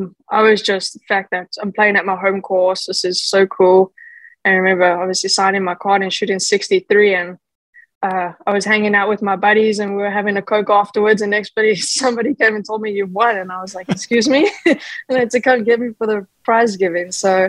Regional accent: Johannesburg, Gauteng, South Africa; I grew up in Johannesburg, and then we're at altitude, the ball goes forever

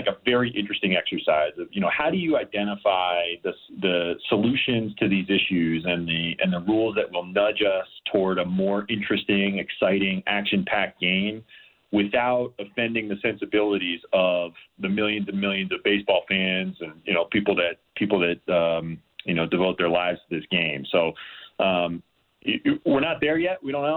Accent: New Jersey, United States; I grew up a Met fan. I grew up in New Jersey, and the Mets had a guy named Lenny Harris

